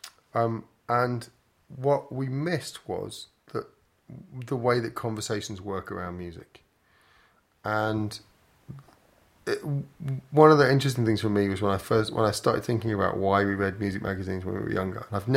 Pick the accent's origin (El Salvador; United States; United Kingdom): United Kingdom; Berwick-upon-Tweed, North East England; Growing up in Berwick-on-Tweed, where I was physically remote, but not New Zealand remote.